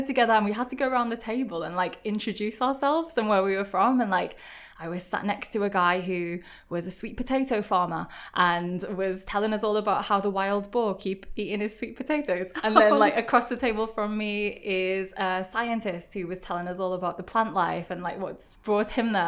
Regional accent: Liverpool, North West England, United Kingdom; So feeling like English, feeling like I'm from Liverpool. So like I grew up in Liverpool.

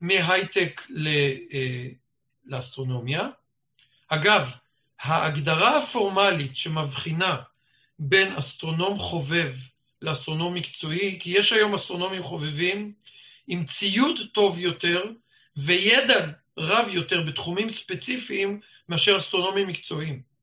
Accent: Hadera, Haifa District, Israel; also born or lived in Tel Aviv; נולדתי בתל אביב, אבל חיי היו, זאת אומרת, את בחרותי וצעירותי עשיתי בחדרה.

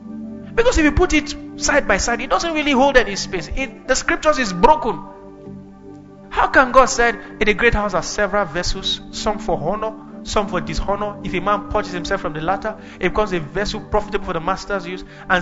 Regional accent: Kaduna, Kaduna State, Nigeria; I mean, we sat down, we prayed 6 hours straight when we were growing up in Kaduna.

